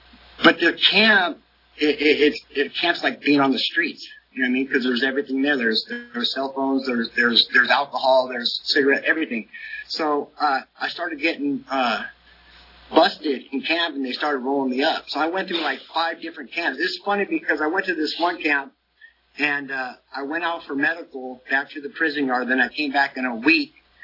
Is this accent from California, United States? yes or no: yes; San Diego, California, United States; I'm from San Diego. I lived 40 years in San Diego, and this is how I ended up in the valley.